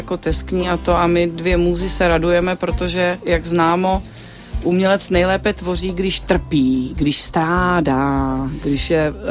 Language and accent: Czech; North Moravia, Czechia; Já pocházím ze Severní Moravy.